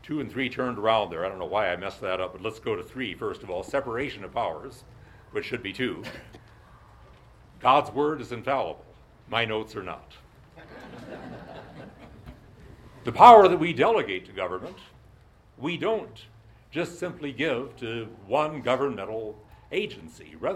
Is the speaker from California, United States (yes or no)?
no; South Dakota, United States; I think the answer to that is found in the motto of the state of South Dakota, my home state.